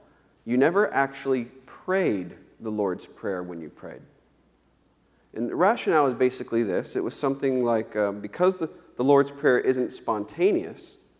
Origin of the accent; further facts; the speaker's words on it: Jacksonville, Florida, United States; I was born and raised in Jacksonville, and I more or less grew up as a Southern Baptist